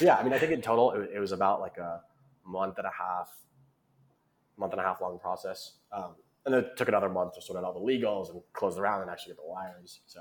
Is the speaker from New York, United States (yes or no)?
yes; New York, United States; I was born and raised in New York